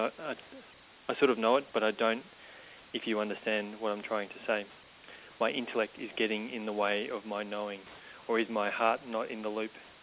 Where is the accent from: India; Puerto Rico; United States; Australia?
Australia; Melbourne, Victoria; Melbourne, Australia, my hometown.